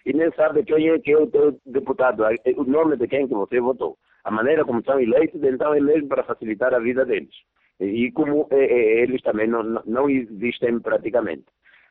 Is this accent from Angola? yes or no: yes; Angola; Mas, como angolano